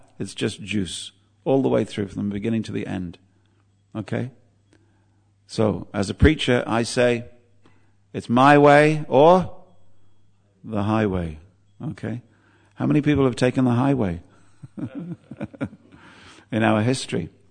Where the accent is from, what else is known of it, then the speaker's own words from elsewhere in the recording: South West England, United Kingdom; I'm from Cornwall, which is right, it's the Siberia of England, Maharaj. It's like so far away from civilization, you know.